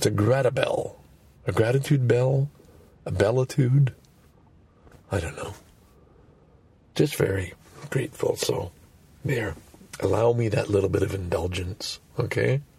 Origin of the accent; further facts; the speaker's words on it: Canada; born there; It's the fact that I was born white in Canada post-war.